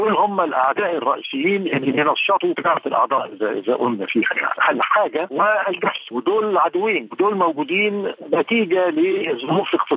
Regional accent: Egypt; انه احنا كان عندنا في مصر في وقت من الاوقات

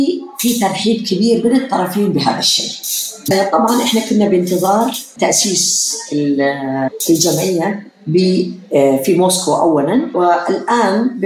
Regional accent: United Arab Emirates; إحنا كشعب إماراتي

